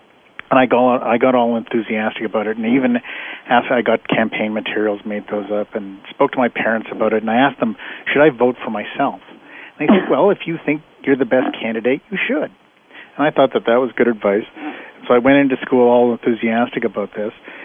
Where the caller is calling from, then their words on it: Winnipeg, Manitoba, Canada; I'm calling in from Winnipeg, Canada.